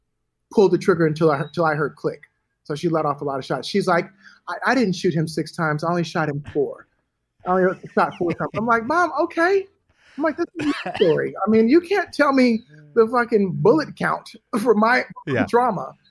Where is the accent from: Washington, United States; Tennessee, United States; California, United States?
California, United States; Los Angeles